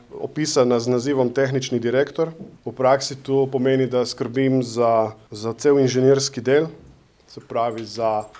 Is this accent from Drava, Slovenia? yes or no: no; Ajdovščina, Goriška, Slovenia; jaz sem iz Ajdoščine doma. V Ajdoščini je vedno bil prisoten precej močen aeroklub in športno letališče.